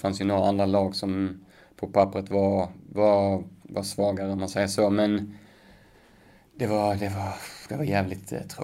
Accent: Sweden; Jag är uppvuxen här i Sverige. Född utvuxen, så att och jag säger mig som svensk såklart med påbord därifrån.

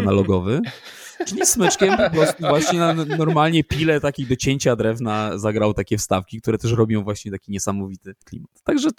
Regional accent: Pszczyna, Silesian Voivodeship, Poland; born there; jak ja się urodziłem w Pszczynie? I jako Polak mam taki bagaż historii do opowiedzenia

